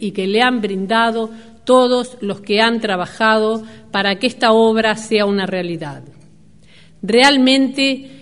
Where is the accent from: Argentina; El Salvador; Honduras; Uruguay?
Uruguay; como ciudadana uruguaya